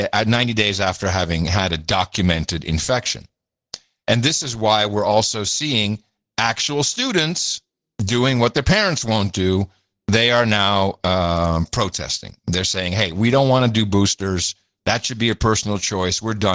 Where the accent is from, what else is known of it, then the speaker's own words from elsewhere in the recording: Netherlands; when I was growing up in the Netherlands